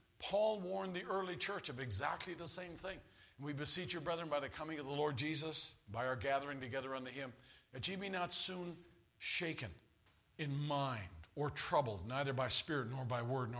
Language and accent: English; Newfoundland and Labrador, Canada; when I grew up in Newfoundland, I lived on an island. Newfoundland's a big island. And they call it the Rock.